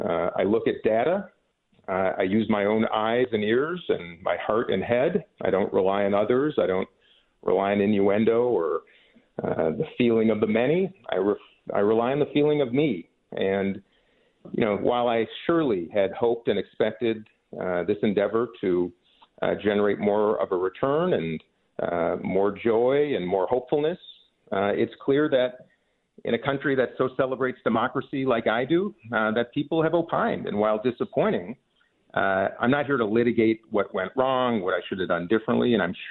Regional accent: Minnesota, United States; It's why I love being a Minnesotan. It's why I love being an American.

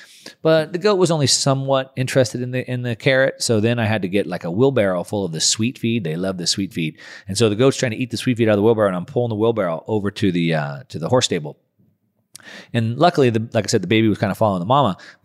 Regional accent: California, United States; I'm just a beach guy. I grew up in Southern California. I'm a surfer guy.

